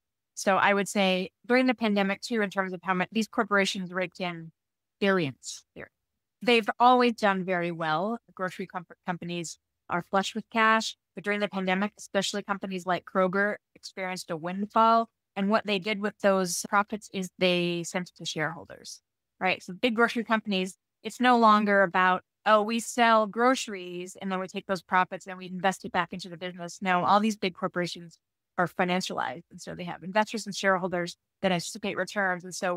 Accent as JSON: {"language": "English", "region": "Utah", "country": "United States", "tie": "born or raised there"}